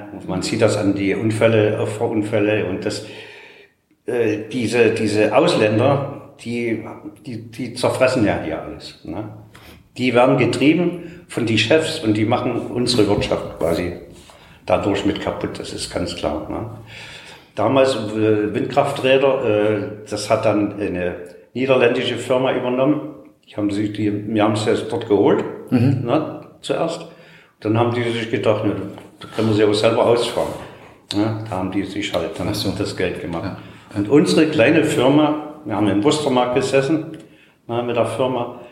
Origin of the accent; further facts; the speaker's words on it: Sebnitz, Saxony, Germany; now in Ketzin, Germany; Also ursprünglich, ich komme aus dem Sachsenland, das ist Elbsandsteingebirge, aus Sebnitz. Bin hier nach Paretz gekommen, beziehungsweise in Ketzin, durch meine Mutter.